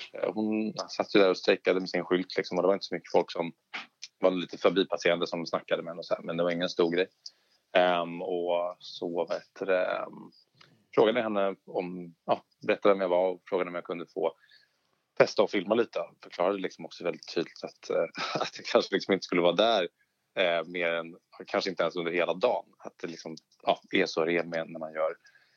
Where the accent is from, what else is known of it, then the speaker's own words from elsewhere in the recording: Stockholm, Stockholm County, Sweden; Och då hände jag liksom född och uppvuxen i Stockholm.